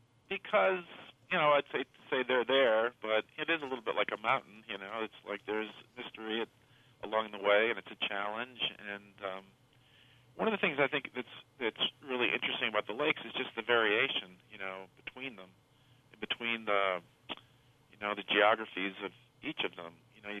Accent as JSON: {"language": "English", "town": "Jamestown", "region": "New York", "country": "United States", "tie": "born or raised there", "said": "No. I'm from, I grew up south of Buffalo, Jamestown, New York."}